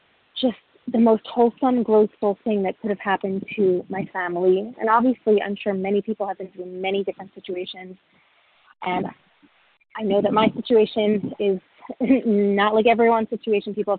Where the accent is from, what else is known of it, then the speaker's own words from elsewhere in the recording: Florida, United States; South Florida.